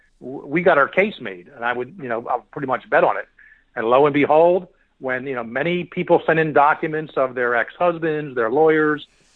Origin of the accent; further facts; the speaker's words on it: Philadelphia, Pennsylvania, United States; I grew up in Philadelphia, and I've sort of worked my way out of traditional Philadelphia dialect features.